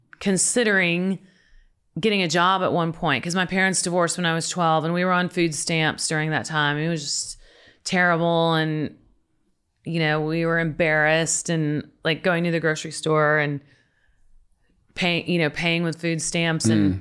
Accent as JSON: {"language": "English", "region": "Midwest", "country": "United States", "said": "And she's very old fashioned, but we're from the Midwest. And so Midwesterners are very stoic."}